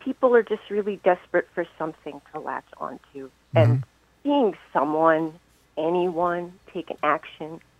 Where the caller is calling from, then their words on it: Pennsylvania, United States; I'm calling from Pennsylvania.